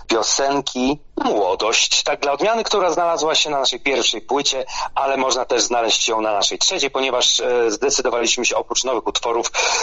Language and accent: Polish; Ostrołęka, Masovian Voivodeship, Poland; Jest to Olsztyn, Gdańsk, jestem z Ostrołęki.